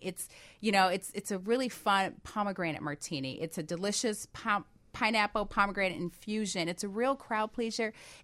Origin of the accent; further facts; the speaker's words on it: Chicago, Illinois, United States; I'm from Chicago.